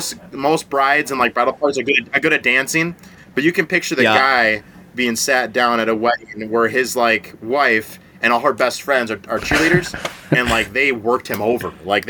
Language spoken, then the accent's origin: English; Minnesota, United States; And my wife was from Minnesota. I'm from Minnesota.